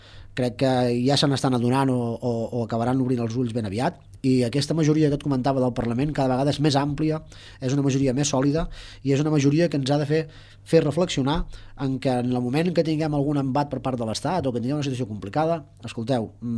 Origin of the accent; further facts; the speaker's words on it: Valls, Catalonia, Spain; Jo també sóc part d'interior, sóc de Valls, sóc de l'Alt Camp, també estic fora d'aquestes ciutats que s'han anomenat